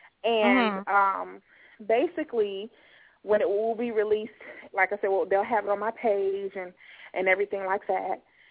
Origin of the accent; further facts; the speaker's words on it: Deerfield Beach, Florida, United States; I'm from South Florida. I'm actually from the Fort Lauderdale region. I'm from a town called Deerfield Beach, Florida.